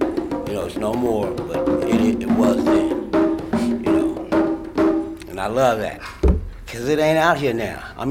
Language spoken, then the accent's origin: English; San Francisco, California, United States; I was born and raised here, right here in Hunter's Point. I've been here since 1954.